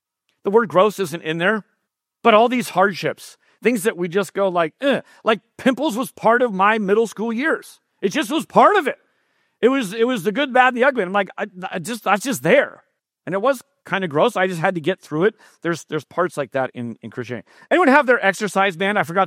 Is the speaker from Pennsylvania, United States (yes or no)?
no; San Jose, California, United States; this just sounds so much like my hometown, San Jose.